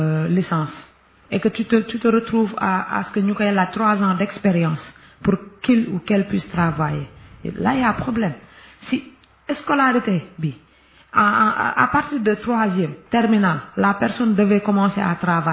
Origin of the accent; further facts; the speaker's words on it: Senegal; quand on me refuse tout parce que je suis sénégalais